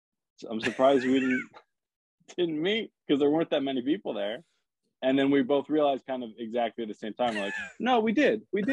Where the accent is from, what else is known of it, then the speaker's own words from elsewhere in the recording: New Jersey, United States; I mean, I'm from Jersey, and my face was very similar.